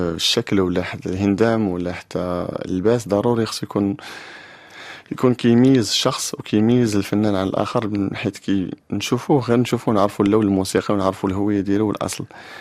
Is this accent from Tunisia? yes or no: no; Western Sahara, Morocco; خصوصا أن في الأصل ديالي هنا في الصحراء احنا كيف كنشوفوا ما عندناش منازل اللي هما فيكس ولا منازل ثابتة